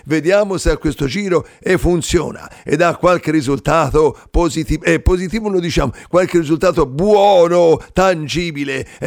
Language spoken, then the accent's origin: Italian; Ponte d'Arbia, Tuscany, Italy; Di qui, del paese, sto qui di fronte, io ho 82 anni, quasi 83 ormai, capito?